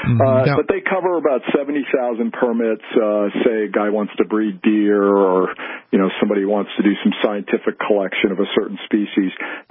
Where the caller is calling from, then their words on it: Pennsylvania, United States; I'm calling from Pennsylvania.